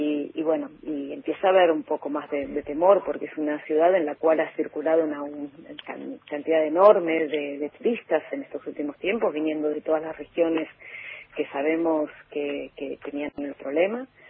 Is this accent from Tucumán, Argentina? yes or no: no; Buenos Aires, Argentina; born there; now in Bariloche, Argentina; yo nací en Buenos Aires, como muchos y muchas por acá, pero hace 27 años que estoy por acá, con algunos años en el exterior, en el medio, pero sí, con muchísimos años acá en la ciudad.